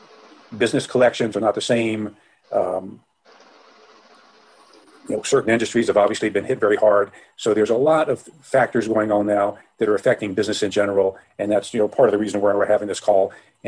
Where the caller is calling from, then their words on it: Larchmont, New York, United States; I am beaming here from Larchmont, New York, which is a small suburb of New York City, about 30 miles outside of New York.